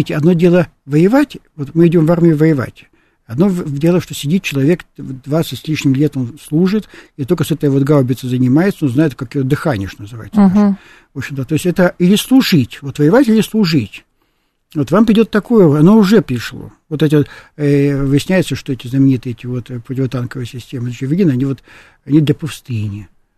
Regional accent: Far East, Russia; Я же Дальневосточник

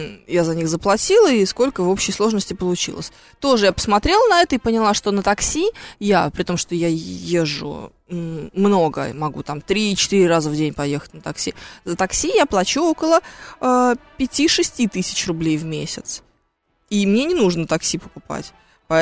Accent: Moscow, Russia; я коренная москвичка, у меня мама москвичка, папа москвич

